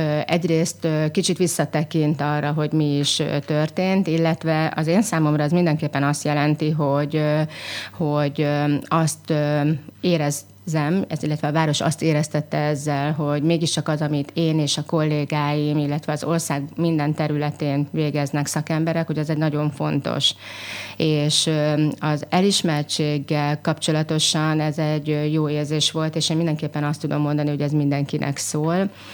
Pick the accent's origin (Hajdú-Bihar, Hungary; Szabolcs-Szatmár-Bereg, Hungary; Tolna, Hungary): Tolna, Hungary; Szekszárd; Itt születtem, itt nőttem fel. Azt gondolom, hogy ez egy olyan kisváros, ami nagyon csendes